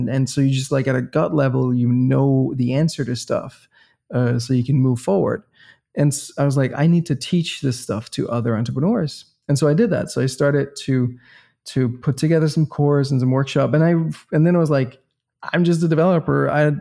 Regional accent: Copenhagen, Capital Region of Denmark, Denmark; So we're from the same city. We're both from Copenhagen.

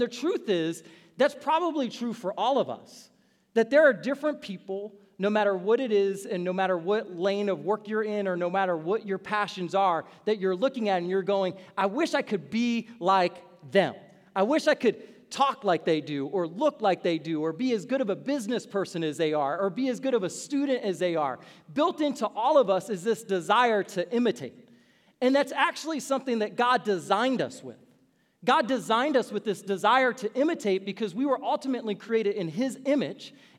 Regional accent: New Orleans, Louisiana, United States; I'm from New Orleans. Anybody else in here from New Orleans?

